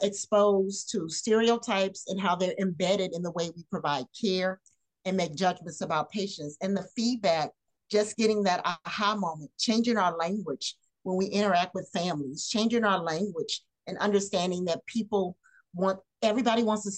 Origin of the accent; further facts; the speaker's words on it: the South, United States; I grew up in the South, I grew up in the church, and I'm a Christian